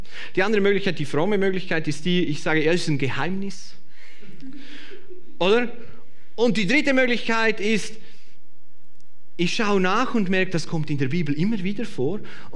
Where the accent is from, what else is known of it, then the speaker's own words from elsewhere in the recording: Switzerland; Und ich habe festgestellt, als Schweizer dieser Zeit